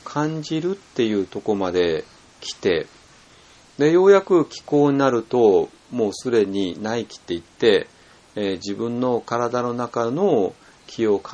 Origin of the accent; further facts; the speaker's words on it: Tokyo, Japan; まあ、だから私も東京で育った人間だったから、